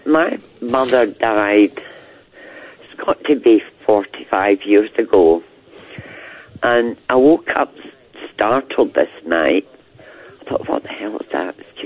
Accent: Glasgow, Scotland, United Kingdom; now in Glenrothes, United Kingdom; No, I'm in a place called Glenrothes in Kirkcaldy, but I'm from Glasgow.

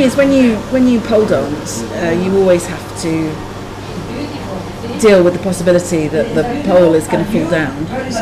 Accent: United Kingdom; I guess because I'm British, I tend to think maybe my sense of humour won't translate.

